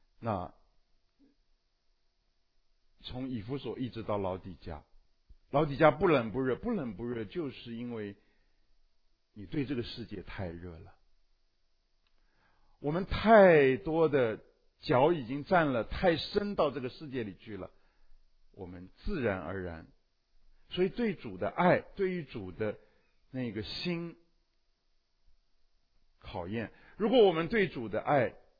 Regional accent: China; 啊，我们是中国人，中国人搞定中国人还好一点，但是也难搞。

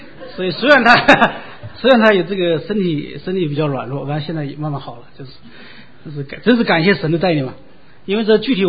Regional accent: Jiangnan, China; 因为我的家乡是在这个江南嘛，就是靠长江。靠长江的话，是我们那个有个长江的支流嘛，支流经过我们的家。

